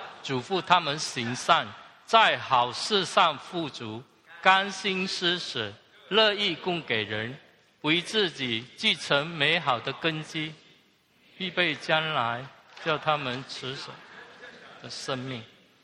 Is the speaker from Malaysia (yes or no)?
no; China; 我们中国人有句话说，有钱能使鬼推磨。